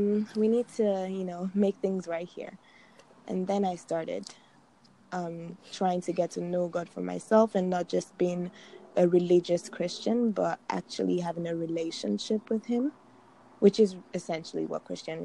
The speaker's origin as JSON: {"language": "English", "country": "Nigeria", "said": "So I was born in the church. My dad is a pastor. And I'm Nigerian."}